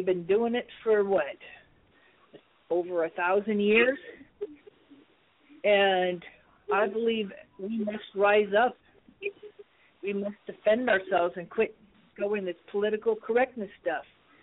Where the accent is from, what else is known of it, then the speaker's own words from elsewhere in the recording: United States; I'm an American. I believe in freedom.